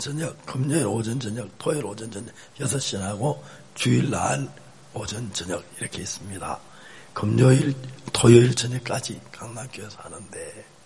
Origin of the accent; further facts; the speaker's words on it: Seonsan, North Gyeongsang, South Korea; 선산은 큰 도시도 아닌데 선산으로 그분이 설교사로 왔어요. 저희 고향으로.